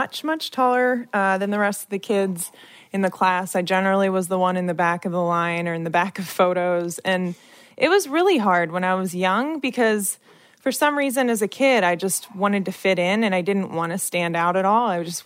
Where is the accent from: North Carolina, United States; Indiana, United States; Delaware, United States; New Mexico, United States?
Delaware, United States; Wilmington; I grew up in Wilmington, Delaware. My entire family actually still lives there now